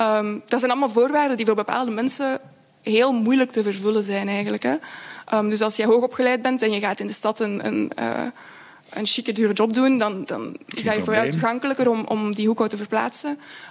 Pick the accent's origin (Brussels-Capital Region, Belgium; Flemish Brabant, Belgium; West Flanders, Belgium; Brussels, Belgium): Flemish Brabant, Belgium; Leuven; Ik ben van Leuven.